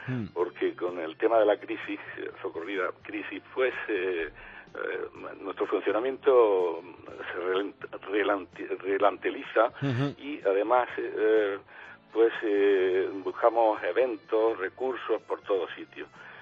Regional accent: Granada, Andalusia, Spain; soy de Granada. Uh-huh. Tengo ya 73 años.

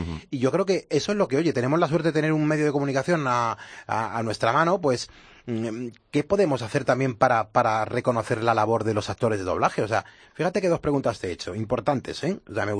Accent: Madrid, Community of Madrid, Spain; yo por lo menos que soy de Madrid y del Real Madrid

